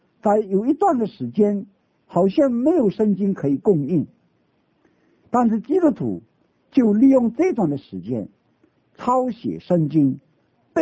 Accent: China; 我们另外感谢上帝的一件事，我们中国人除了自己建立教会，我们中国人栽培传道人，神对我们中国的教会有更宝贵的旨意。

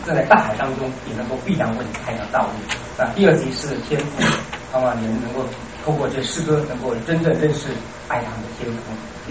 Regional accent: Taiwan; 兴起我们台湾人、中国人、华人

